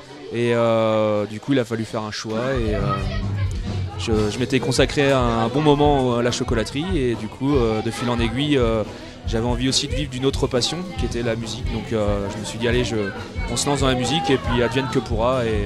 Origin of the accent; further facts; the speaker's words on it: Pays de la Loire, France; Alors nous, on vient de France. On a traversé la France pour venir en Suisse. Et on est originaire de Nantes et de la région vendéenne.